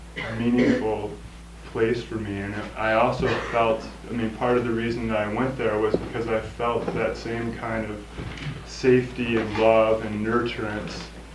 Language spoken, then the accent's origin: English; Louisville, Kentucky, United States; growing up in Louisville, Kentucky is not, it's not a bastion of gay rights or anything like that.